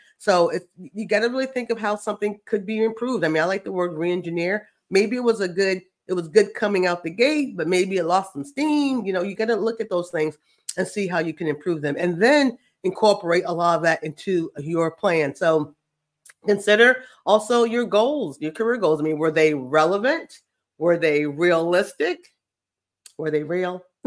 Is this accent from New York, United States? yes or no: no; Virginia, United States; In my home state of Virginia, it is 2.7.